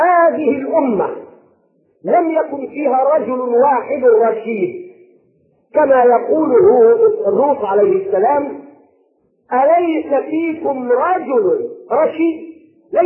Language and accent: Arabic; Egypt; وها نحن أبناء مصر